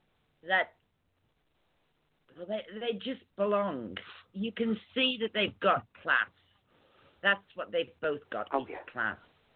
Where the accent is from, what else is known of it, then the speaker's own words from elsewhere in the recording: United Kingdom; As a Brit, I'm embarrassed that we have these people in office